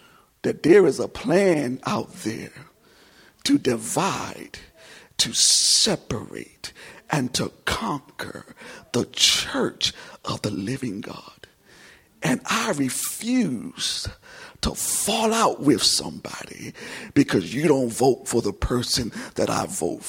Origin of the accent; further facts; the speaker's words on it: Washington, District of Columbia, United States; I grew up in Washington, D.C. I know how to fight.